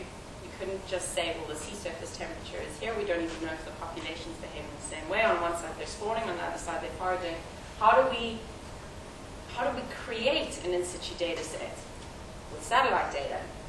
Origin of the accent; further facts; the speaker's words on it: South Africa; and I'm from South Africa